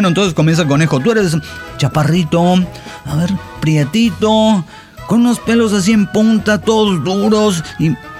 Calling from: Chetumal, Quintana Roo, Mexico; de Chetumal Quinton Rock.

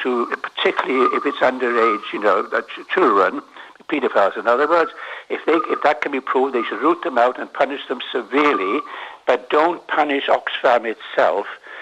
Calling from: Los Feliz, California, United States; Los Feliz.

